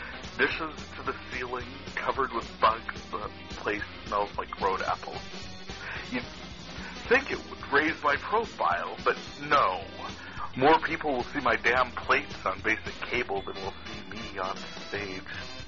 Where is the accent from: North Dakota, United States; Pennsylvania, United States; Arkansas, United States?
North Dakota, United States; I am from North Dakota, where we're shirt-sleeving it up here in 20-degree weather.